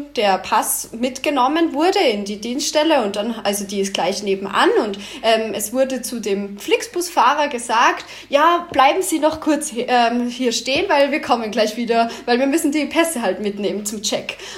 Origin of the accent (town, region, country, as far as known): Salzburg, Austria